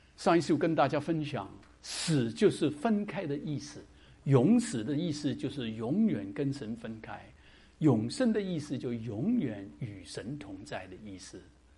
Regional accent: Guangdong, China; 我们广东人叫红山鱼哈

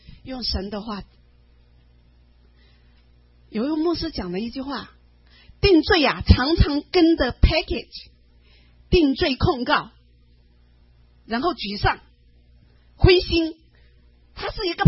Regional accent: China; 我们中国人很谦虚啊

